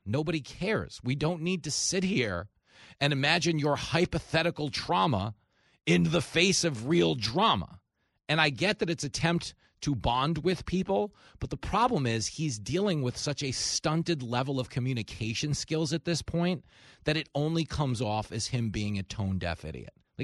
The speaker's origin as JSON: {"language": "English", "region": "New York", "country": "United States", "tie": "born or raised there", "said": "I grew up in New York."}